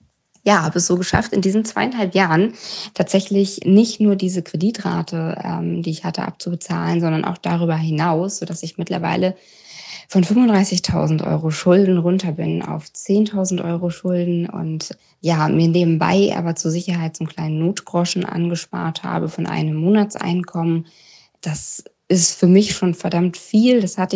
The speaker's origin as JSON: {"language": "German", "town": "Hanover", "region": "Lower Saxony", "country": "Germany", "said": "ich komme aus Hannover."}